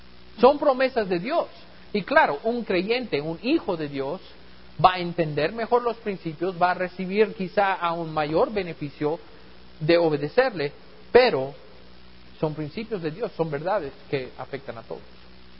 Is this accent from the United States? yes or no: yes; United States; igual en los Estados Unidos, en mi país, tiene una herencia cristiana. Aunque muchos en mi país hoy en día no son cristianos